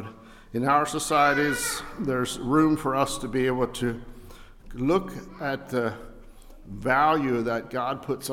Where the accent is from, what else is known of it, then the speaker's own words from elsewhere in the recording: United States; first language Pennsylvania Dutch; English is a second language; I speak Dutch. That was my first language.